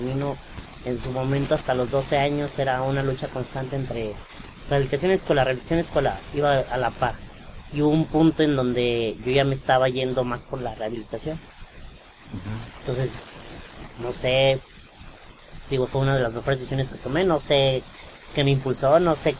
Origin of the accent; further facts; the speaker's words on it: Mexico; nos han vendido porque como población mexicana